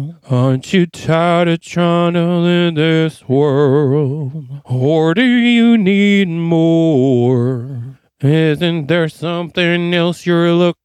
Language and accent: English; New York, United States; Sorry, I'm from New York.